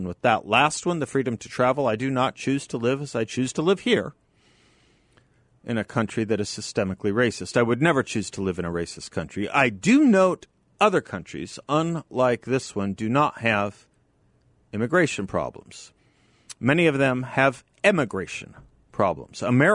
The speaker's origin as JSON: {"language": "English", "country": "United States", "said": "I will not kneel and I will not apologize for being an American."}